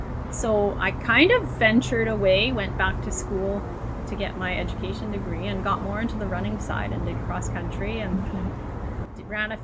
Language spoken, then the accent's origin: English; Edmonton, Alberta, Canada; I grew up in Edmonton.